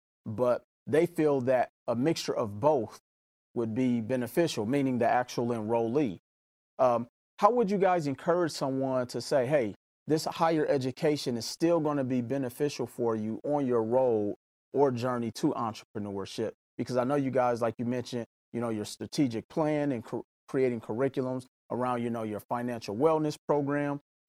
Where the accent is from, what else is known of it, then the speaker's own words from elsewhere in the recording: Mississippi, United States; growing up in Mississippi while I was in high school, you know, I'm a huge fan of always coming to homecoming.